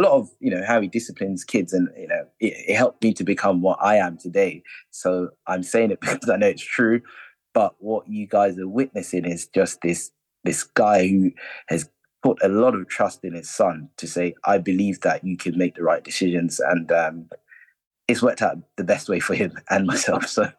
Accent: Jamaica; We grew up as brothers in Jamaica.

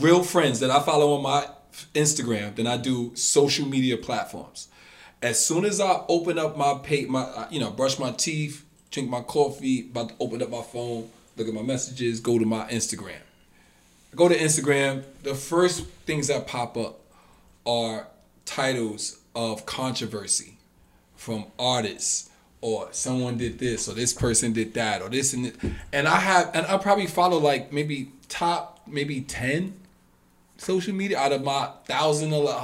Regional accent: Harlem, New York, United States; Oh, there we go, bro. There we go. I'm from Harlem.

